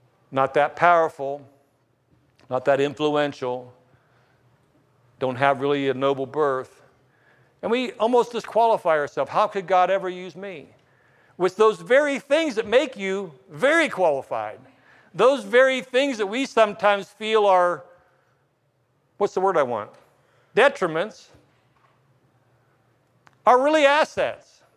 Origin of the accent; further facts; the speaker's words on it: East Liverpool, Ohio, United States; born there; I didn't have a noble birth. I was born in East Liverpool.